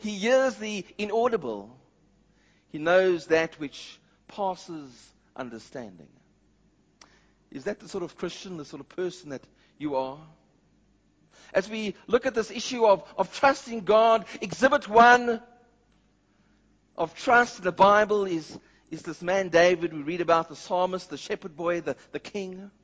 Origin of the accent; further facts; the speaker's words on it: Cape Town, Western Cape, South Africa; He'd been with me in my church where I grew up in Cape Town.